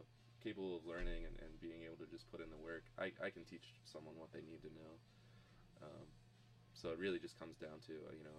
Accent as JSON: {"language": "English", "region": "Pennsylvania", "country": "United States", "also_born_or_lived": "Virginia / Madison, Wisconsin / East Africa", "lives_now": "Rockford, United States", "said": "I'm from Pennsylvania. I've lived in Virginia for half of my life. I've lived in Madison, Wisconsin. I lived in East Africa for 2 years."}